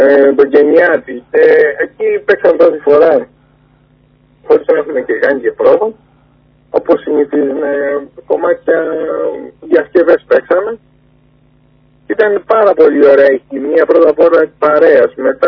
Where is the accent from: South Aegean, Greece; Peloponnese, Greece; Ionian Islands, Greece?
Ionian Islands, Greece; Lixouri; Οι τρία από τα τέσσερα μέλη είμαστε από το Λιξούρι.